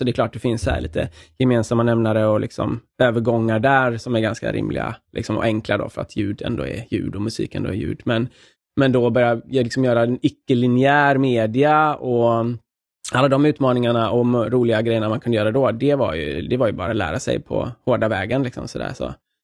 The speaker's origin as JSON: {"language": "Swedish", "town": "Gothenburg", "region": "Västra Götaland County", "country": "Sweden", "said": "Jag är ju från Göteborg också då, som några av er där."}